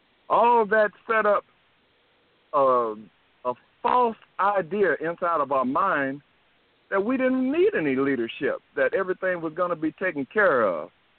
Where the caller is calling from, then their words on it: Decatur, Georgia, United States; I'm calling from Decatur, Georgia. Right now I'm in Mobile, Alabama.